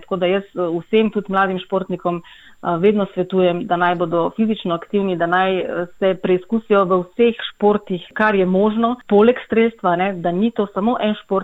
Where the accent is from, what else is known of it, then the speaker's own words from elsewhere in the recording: Styria, Slovenia; Štajerci smo že po navadi malo bolj odprti